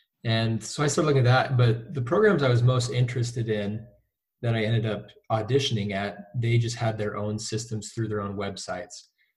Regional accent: St. George, Utah, United States; also born or lived in Colorado; I'm from St. George, Utah.

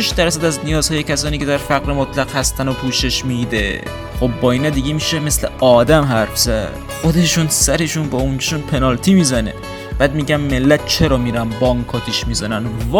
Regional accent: Babolsar, Mazandaran, Iran; مثلا همین شهر خودمون، شهر بنده بابلسر،

